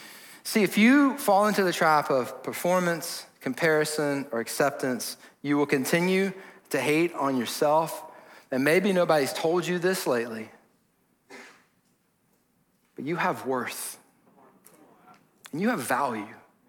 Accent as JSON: {"language": "English", "town": "Atlanta", "region": "Georgia", "country": "United States", "tie": "born or raised there", "said": "So I grew up in Atlanta."}